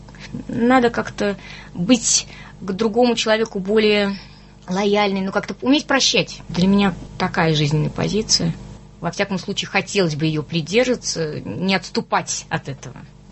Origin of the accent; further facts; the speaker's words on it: Naberezhnye Chelny, Tatarstan, Russia; Ну, лично я из Челнов.